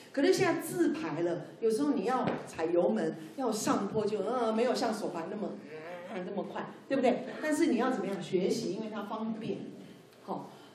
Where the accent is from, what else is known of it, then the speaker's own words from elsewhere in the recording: Taiwan; 我有国语啊，那也我台湾人呢，台语啊，英文啊，土语啊